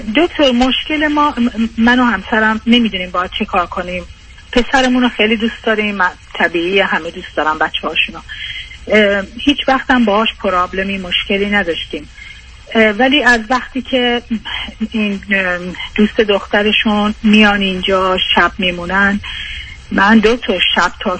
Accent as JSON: {"language": "Persian", "country": "Iran", "moved": "yes", "lives_now": "United States", "said": "من بیشتر ایرانیم تا شوهرم."}